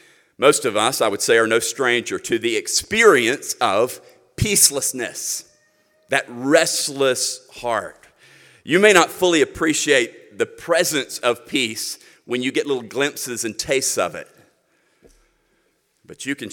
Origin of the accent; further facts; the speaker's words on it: Florida, United States; Way down at the very tip of my home state is a quirky little island called Key West.